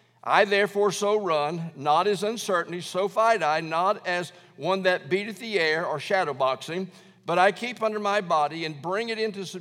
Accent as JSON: {"language": "English", "region": "Alabama", "country": "United States", "tie": "born or raised there", "said": "I was born in Alabama, and I grew up in Alabama."}